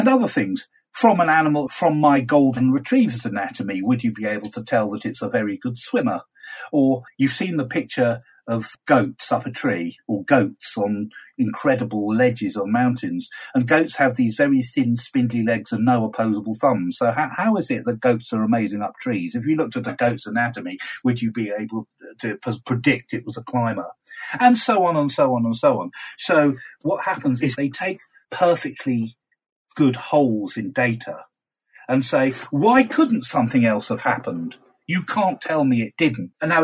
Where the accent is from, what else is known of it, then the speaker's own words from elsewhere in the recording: United Kingdom; Now, maybe it's because I'm British.